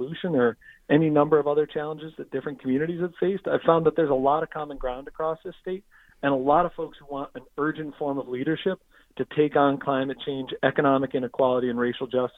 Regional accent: Pittsfield, Massachusetts, United States; that's what I saw growing up in Pittsfield. You know, GE left, took all the jobs.

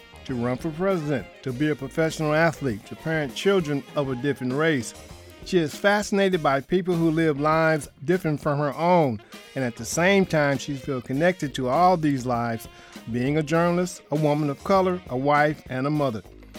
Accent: Detroit, Michigan, United States; Went to my hometown, Detroit.

